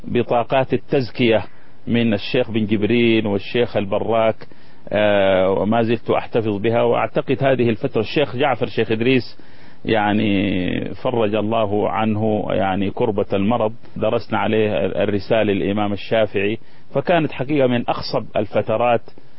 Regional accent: Sudan; moved away; also born or lived in Riyadh; أؤكد لك أني جيت سليم العقيدة من السودان

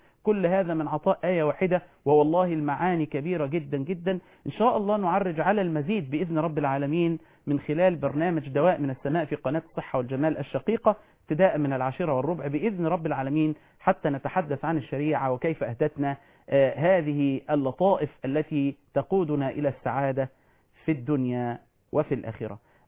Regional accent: Egypt; بلدنا مصر

